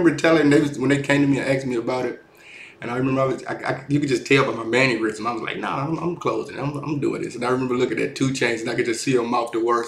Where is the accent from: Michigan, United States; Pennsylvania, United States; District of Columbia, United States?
Michigan, United States; Detroit; I mean, I came from Detroit, so we had a crazy like open mic scene.